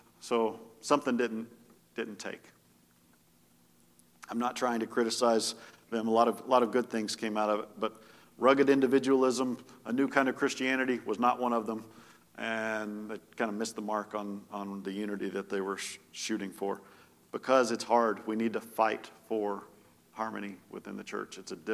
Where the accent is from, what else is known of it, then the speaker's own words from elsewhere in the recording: Winchester, South East England, United Kingdom; We were going to Winchester. That's my hometown.